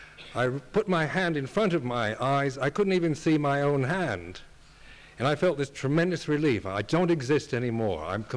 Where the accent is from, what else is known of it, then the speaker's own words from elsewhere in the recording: United States; Then I blamed the United States, being an American.